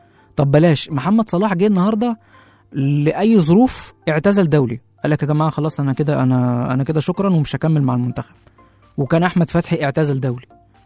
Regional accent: Egypt; احنا عندنا في مصر اللاعبين الاكبر سنا

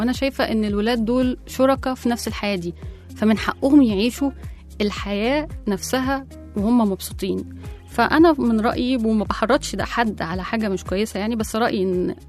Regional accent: Egypt; وفي برضو عندنا في مصر هنا فنانين غيروا حياتهم عشان يعملوا اللي بيحبوا

